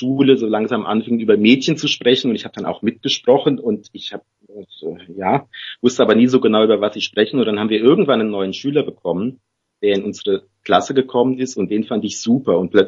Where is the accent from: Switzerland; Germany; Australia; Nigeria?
Germany; Hesse; now in Frankfurt, Germany; Ach so, nee, ich komme nicht ursprünglich aus Frankfurt, ich komme aus Nordhessen, da aus dem Hinterland, das heißt wirklich so, das Hinterland, das ist zwischen Marburg und Biedenkopf